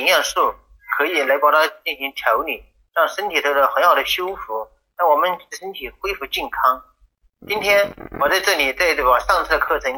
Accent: Guizhou, China; 我是来自贵州的

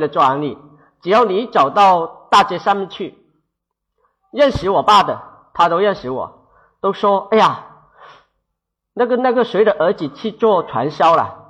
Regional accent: Yangjiang, Guangdong, China; 我是来自广东阳江的

